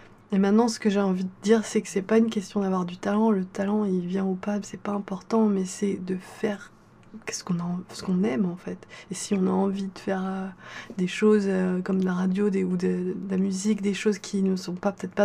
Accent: France; j'ai grandi en France avec une éducation totalement enfin, très française, très rigide, très publique

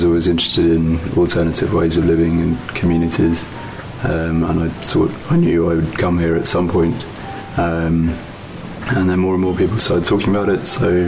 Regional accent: England, United Kingdom

